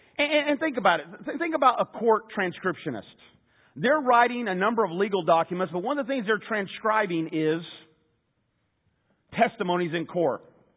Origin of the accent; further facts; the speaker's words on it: Indiana, United States; Because I grew up in Indiana and I know when you got to have a fire.